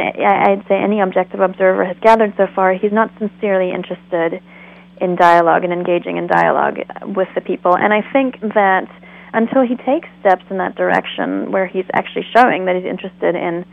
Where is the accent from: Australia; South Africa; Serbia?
South Africa; now in United States; I'm South African originally, as I write in Loyal to the Sky. I grew up in South Africa, and we immigrated to the States in 1988.